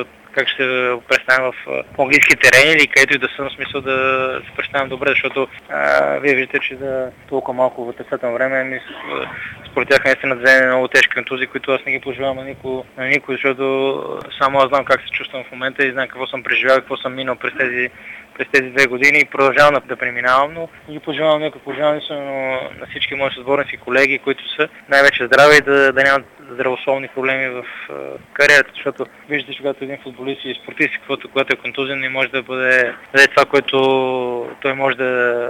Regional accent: Italy; съм израснал в Италия, познават ми хората в Италия

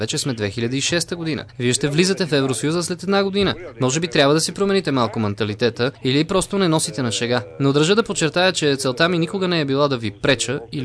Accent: France; Bulgarian is a second language; аз като французин свикнал да живея в страна, в която имаме пълна свобода.

